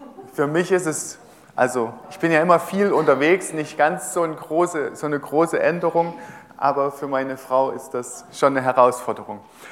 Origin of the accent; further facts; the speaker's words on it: Hartenstein, Saxony, Germany; Also ich komme aus Hartenstein. Das kennt man hier, das ist, muss ich nicht lange erklären.